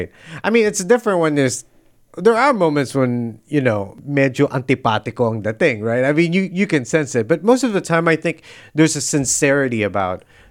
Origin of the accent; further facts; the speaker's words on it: Chicago, Illinois, United States; And I'm like, I'm from Chicago.